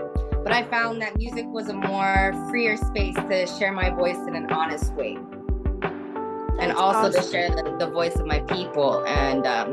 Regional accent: Saskatchewan, Canada; now in Toronto, Canada; So I'm Plains Cree and French. I'm from Musumin First Nation. I live in Toronto, Ontario.

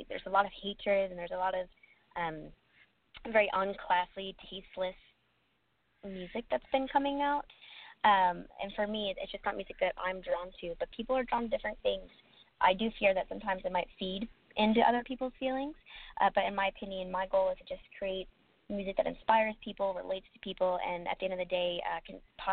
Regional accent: Orlando, Florida, United States; I grew up in Orlando, Florida, so I was constantly at Disney.

